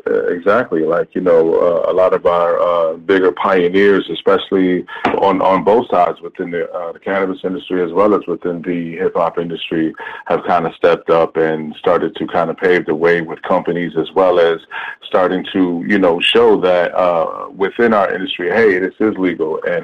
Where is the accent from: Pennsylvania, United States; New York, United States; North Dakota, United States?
New York, United States; I'm from New York, you know, I love NY till I die, but I'd be lying if I said that West Coast doesn't chief the most.